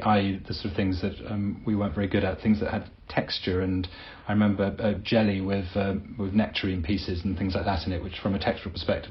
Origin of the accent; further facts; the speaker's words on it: Scotland, United Kingdom; I grew up in Scotland. I was halfway between Aberdeen and Dundee